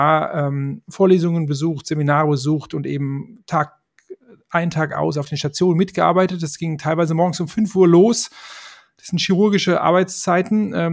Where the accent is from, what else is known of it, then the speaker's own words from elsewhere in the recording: Cologne, North Rhine-Westphalia, Germany; wie schon gesagt. Ich komme aus Köln